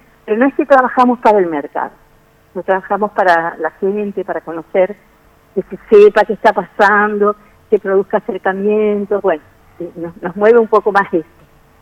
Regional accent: Córdoba, Argentina; now in Posadas, Argentina; Bien, yo soy cordobesa, pero ya acá vivo hace más de media vida, ¿no?

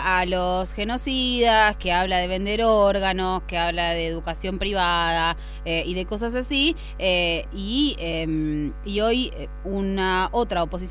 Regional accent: Argentina; teníamos como argentinos y que yo tengo 34 años, soy de una generación que no vio el momento previo a la dictadura, nací en el 89

